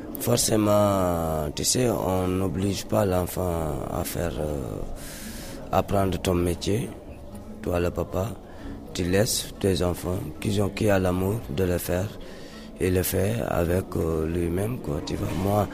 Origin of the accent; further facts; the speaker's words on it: Senegal; born there; Je suis griot de la famille Mandingue. Je suis d'origine du Mali, mais je suis sénégalais. Mon papa est né au Sénégal et moi aussi je suis né au Sénégal.